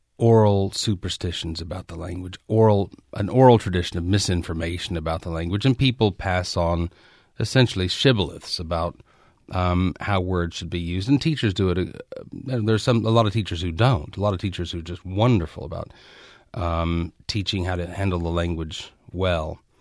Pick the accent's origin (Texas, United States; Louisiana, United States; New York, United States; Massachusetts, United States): Texas, United States; Canyon; you know, I grew up in West Texas. I grew up in a college town south of Amarillo. It's called Canyon.